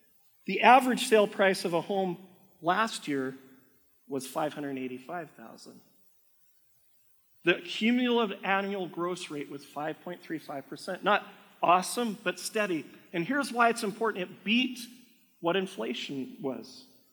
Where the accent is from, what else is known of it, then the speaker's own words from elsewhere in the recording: United States; now in Canada; Well, you see, I grew up in the States. Things are a little different between the U.S. and Canada.